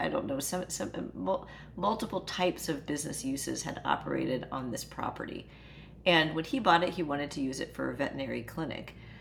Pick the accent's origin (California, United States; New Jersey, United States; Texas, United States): Texas, United States; Houston; I talk about growing up in the Gulfton neighborhood in Houston